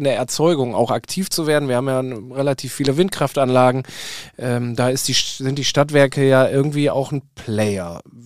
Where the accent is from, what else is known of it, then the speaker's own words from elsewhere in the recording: Rheine, North Rhine-Westphalia, Germany; in meiner Heimatstadt Rheine zum Beispiel schon seit 100 Jahren gefühlt dazugehört